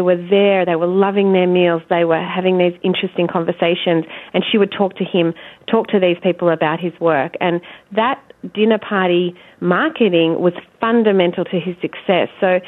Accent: Australia; here I am from Australia, you know, discovering this very domestic day-to-day side of a man who's become an icon.

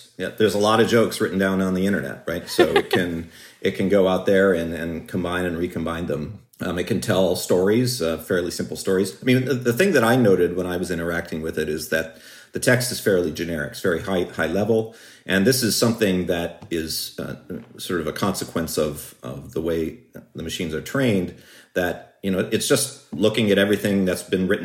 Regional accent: Michigan, United States; You know, I grew up in Michigan in the 1980s

